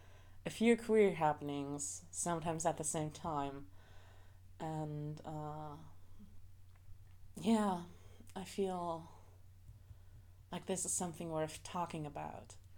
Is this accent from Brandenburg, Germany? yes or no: yes; Brandenburg, Germany; It's easier to say I am from Berlin than I'm from this obscure little town about an hour east from Berlin, you know.